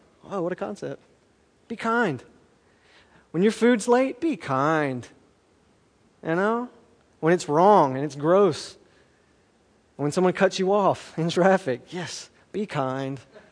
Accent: the South, United States; and I'm from the South, okay, if you can't tell already. Some of my words come out wrong. I mean, we're from the, everybody is saved where I'm from.

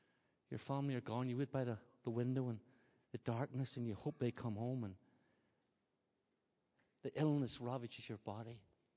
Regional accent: Ireland; I said, boy, I'm fast thinker. I'm Irish.

